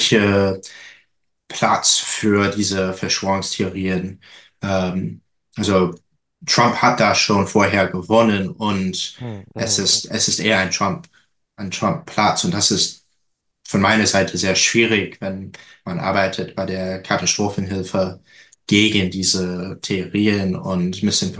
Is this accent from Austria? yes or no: no; North Carolina, United States; German is a second language; Und ich stamme aus North Carolina.